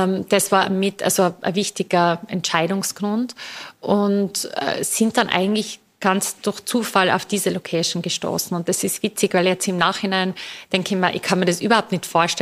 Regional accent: Tyrol, Austria; ich bin Tirolerin, wie man wahrscheinlich hört

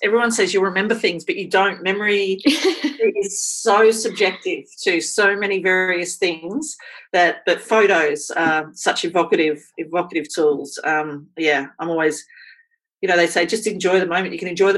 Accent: Queensland, Australia; born there; I was born in Queensland.

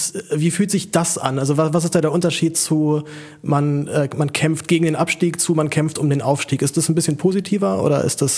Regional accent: Berlin, Germany; an die Relegationsspieler erinnere ich mich als Berliner natürlich noch sehr gut.

